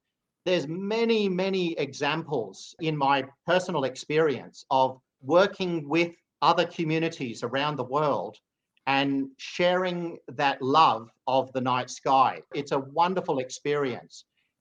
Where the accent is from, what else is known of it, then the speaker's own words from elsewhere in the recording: Australia; Because my community, yes, it's here in Western Australia. Yes, I'm an Australian.